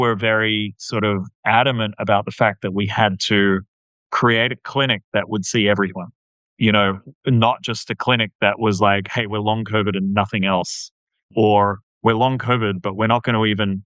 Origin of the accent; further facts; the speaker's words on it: Australia; as an Australian, I often get asked by Americans